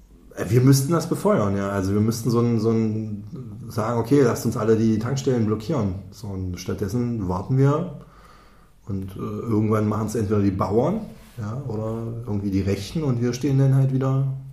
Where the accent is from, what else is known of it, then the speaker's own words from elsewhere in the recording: East Germany, Germany; von außen als Ostdeutscher und sagen, ja, lass uns mal anschauen, wie es denn wirklich aussieht.